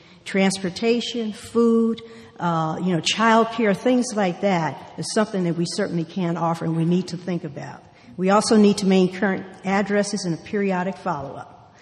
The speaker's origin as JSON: {"language": "English", "town": "St. Louis", "region": "Missouri", "country": "United States", "tie": "born or raised there", "lives_now": "California, United States", "said": "I grew up in St. Louis, Missouri, a Midwestern city. It's a nice place to be from, is what I usually like to say."}